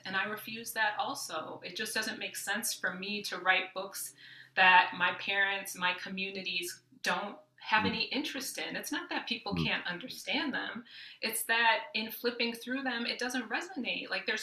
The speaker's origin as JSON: {"language": "English", "region": "Midwest", "country": "United States", "tie": "born or raised there", "said": "I grew up working class in the Midwest, you know, where everything was kind of a struggle."}